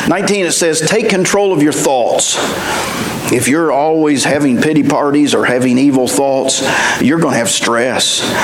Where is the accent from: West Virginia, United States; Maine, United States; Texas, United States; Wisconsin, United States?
West Virginia, United States; I grew up in West Virginia. We didn't have anything but rocks.